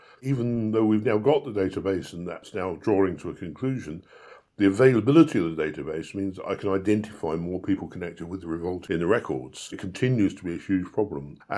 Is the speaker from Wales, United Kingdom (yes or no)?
no; Battersea, London, United Kingdom; I'm from Battersea in London